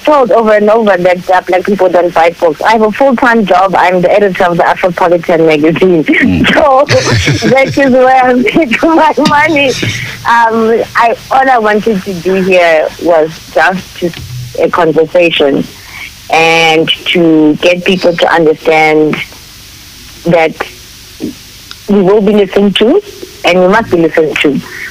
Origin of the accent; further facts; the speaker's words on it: South Africa; I'm black. I'm a South African.